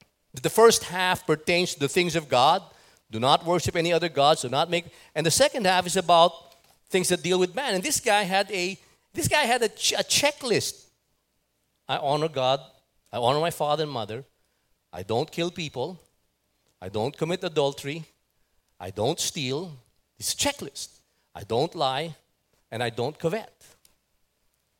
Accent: Philippines; because I'm a Pinoy. I'm a Filipino.

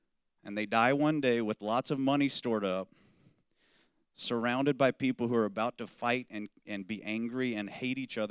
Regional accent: Lubbock, Texas, United States; I grew up in one of the strangest cities in the world, Lubbock, Texas

